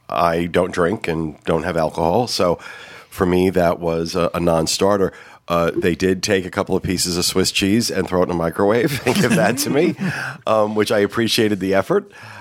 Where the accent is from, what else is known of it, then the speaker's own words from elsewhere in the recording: Florida, United States; We're from Florida. We don't see that.